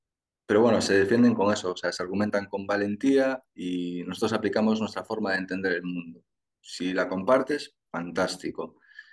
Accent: Galicia, Spain; como somos gallegos, pues espera que nuestra forma de hablar sea en gallego.

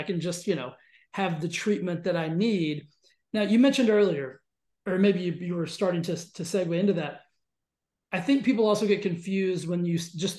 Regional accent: United States; And I think as an American, we say, that doesn't make any sense.

